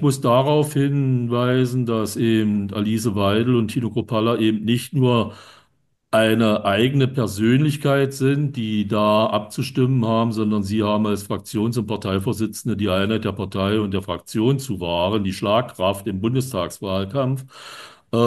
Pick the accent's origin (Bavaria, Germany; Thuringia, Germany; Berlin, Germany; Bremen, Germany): Thuringia, Germany; Ich komme aus Thüringen